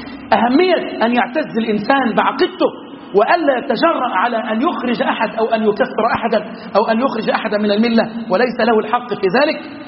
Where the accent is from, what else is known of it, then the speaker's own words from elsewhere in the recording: Egypt; اللهم احفظ بلدنا مصر